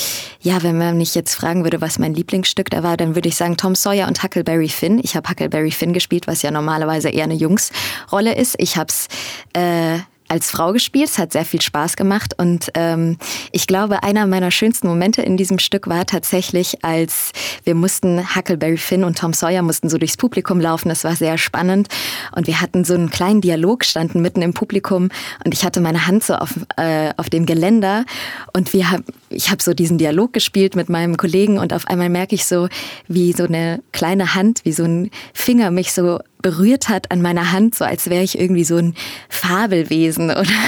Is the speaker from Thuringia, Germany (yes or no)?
no; Munich, Bavaria, Germany; now in Berlin, Germany; Ich komme ursprünglich aus München, bin dort geboren, spreche auch ein bisschen bayerisch, wenn es gefragt ist. Ja, und ich bin jetzt sehr frisch nach Berlin gezogen.